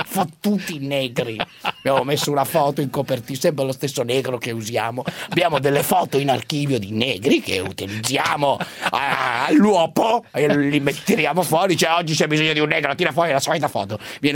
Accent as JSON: {"language": "Italian", "town": "Bergamo", "region": "Lombardy", "country": "Italy", "said": "Ma sono di Bergamo anch'io"}